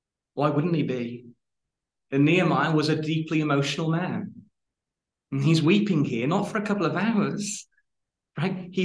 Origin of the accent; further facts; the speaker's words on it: United Kingdom; the problem with being British, brothers and sisters, is that we're British, right? And quite often we struggle with emotion.